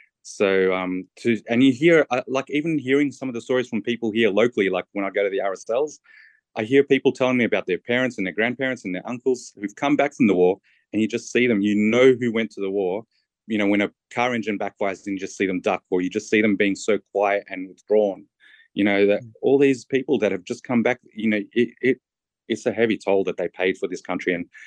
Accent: Australia; growing up in Australia, again, we were all raised with the Anzac legacy

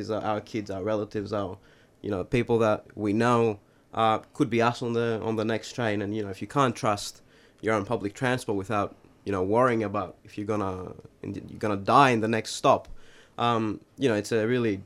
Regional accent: Thessaloniki, Central Macedonia, Greece; I mean, I'm from Thessaloniki.

